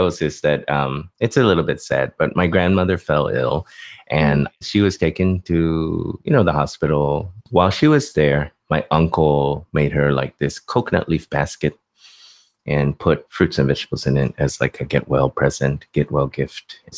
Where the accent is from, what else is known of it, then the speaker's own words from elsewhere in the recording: the South, United States; because at a very young age, growing up in the South, I was one of only like four people.